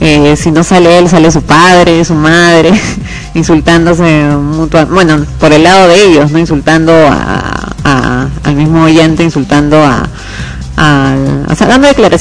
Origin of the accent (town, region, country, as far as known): Peru